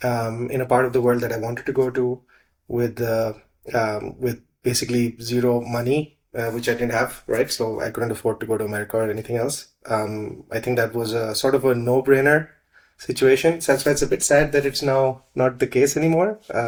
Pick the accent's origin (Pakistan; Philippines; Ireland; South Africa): Pakistan; Lahore, Punjab; English is a second language; moved away as an adult; I come from Pakistan, as you said, from Lahore, which is one of the biggest cities.